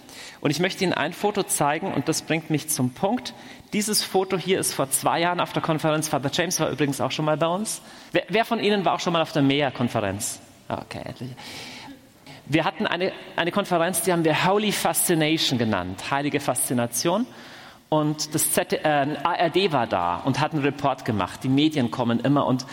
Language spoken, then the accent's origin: German; Augsburg, Bavaria, Germany; ich komme aus Augsburg.